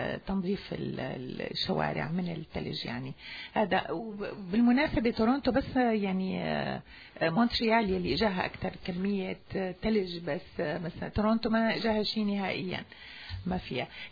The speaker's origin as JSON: {"language": "Arabic", "country": "Syria", "said": "بلدنا سوريا"}